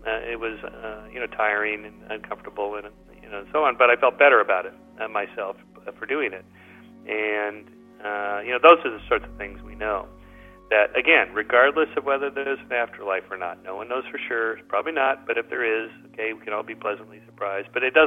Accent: California, United States; I'm from Southern California.

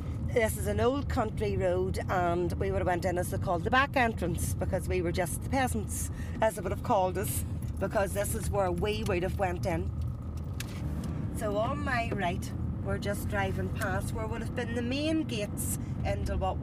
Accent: Donaghcloney, Northern Ireland, United Kingdom; I'm a single mum with three kids. I grew up in Donaghcloney, out in a beautiful village. I'm only daughter of Mabel and Freddie, and I was a member of Donaghcloney Girls Brigade for 42 years, Donaghcloney Presbyterian Girls Brigade

